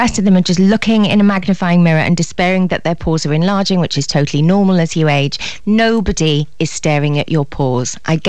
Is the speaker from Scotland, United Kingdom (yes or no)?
no; Wales, United Kingdom; If you have very Celtic skin like me, I'm Welsh